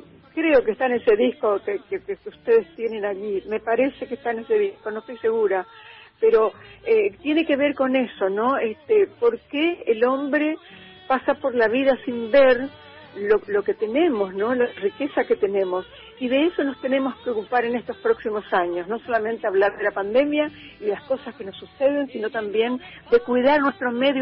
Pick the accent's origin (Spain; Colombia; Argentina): Argentina; San Antonio, Misiones; el que fundó mi pueblo, San Antonio, fue un paraguayo.